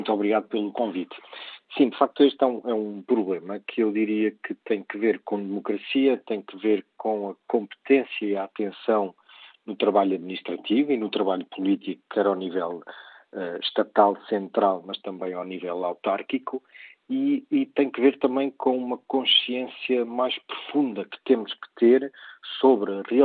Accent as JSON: {"language": "Portuguese", "country": "Portugal", "said": "uma vez que sou português, resido em Portugal."}